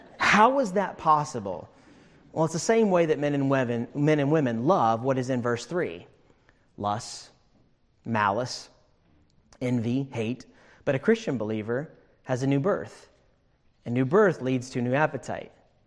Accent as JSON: {"language": "English", "town": "Indianapolis", "region": "Indiana", "country": "United States", "tie": "born or raised there", "said": "I grew up in Indianapolis, as Pastor Phelps just said a few moments ago, on the south side of Indianapolis in Greenwood, Indiana."}